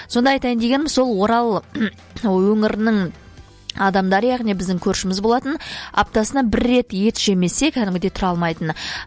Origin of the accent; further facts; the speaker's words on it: Almaty, Kazakhstan; born there; бізде осы Алматы өңірінің осындай жерінде туғанбыз